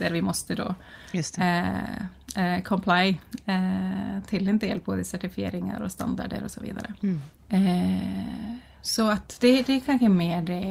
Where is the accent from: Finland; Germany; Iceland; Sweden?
Iceland; Jag är isländsk, född och uppvuxen på Island.